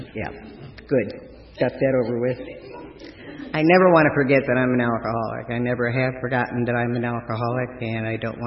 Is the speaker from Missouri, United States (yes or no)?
yes; St. Louis, Missouri, United States; I came from St. Louis, and he's from St. Louis.